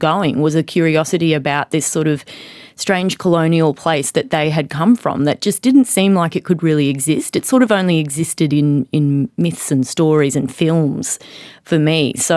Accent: Mackay, Queensland, Australia; I mean, we grew up in Mackay. I knew my parents were from Africa, but I just felt like I was an Australian kid.

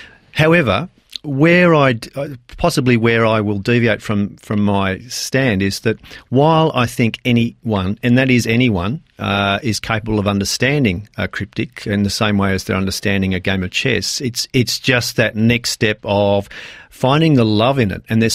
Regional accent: Sydney, New South Wales, Australia; I grew up in Balgala in Sydney

